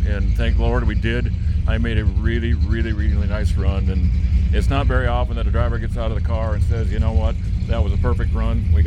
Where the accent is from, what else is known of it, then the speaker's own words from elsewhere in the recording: Minnesota, United States; I grew up in Minnesota, so this feels like home to me.